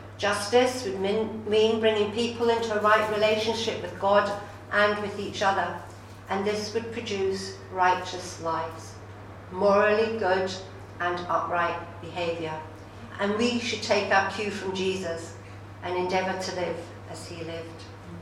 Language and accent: English; Scotland, United Kingdom; I'm Scottish, and Scotland is lowering the age from 18 to 16 years